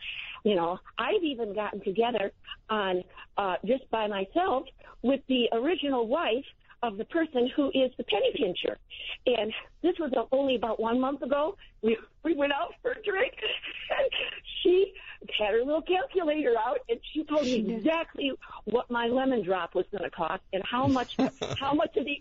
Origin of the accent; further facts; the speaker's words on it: Michigan, United States; I really don't know her because I'm from Michigan.